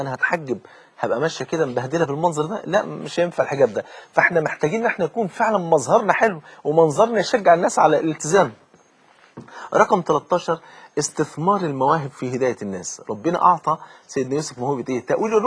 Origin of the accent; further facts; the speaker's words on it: Egypt; يعني حتى عندنا في مصر مثل يقول لك انا غنيه واحب الهديه